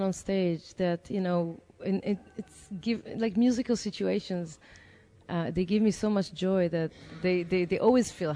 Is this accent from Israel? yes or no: yes; Israel; I grew up in Israel.